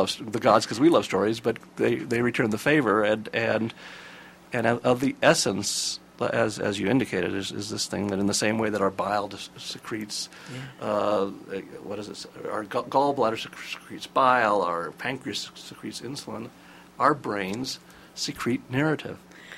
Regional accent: California, United States; I grew up in California, went to school at Santa Cruz

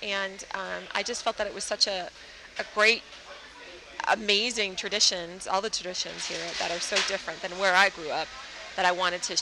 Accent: Wisconsin, United States; also born or lived in Florida; I'm originally from Wisconsin, and then Florida, and then here.

